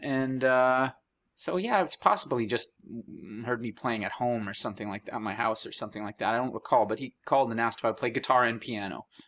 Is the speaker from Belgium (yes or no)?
no; Canada; just to show you the lack of entitlement that I have as a Canadian musician.